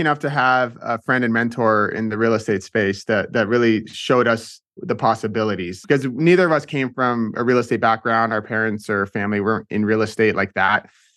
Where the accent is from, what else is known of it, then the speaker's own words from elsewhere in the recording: Seattle, Washington, United States; We're from Seattle. So just outside of Seattle.